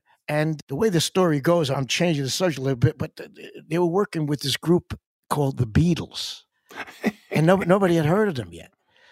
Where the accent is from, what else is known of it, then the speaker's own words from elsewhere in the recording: New York, United States; I knew growing up near Long Island that the Hamptons was a place where a lot of people who are really important people go in the summer.